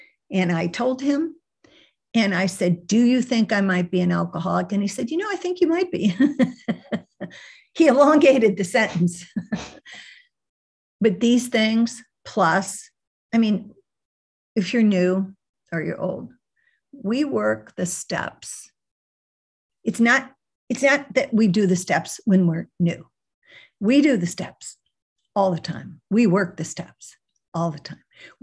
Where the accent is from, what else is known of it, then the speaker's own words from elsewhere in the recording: St. Louis, Missouri, United States; I grew up in St. Louis. I have a great affinity for Boston, though, because all my college roommates were from Boston. And, but anyway, grew up in St. Louis. I'm an Irish Catholic.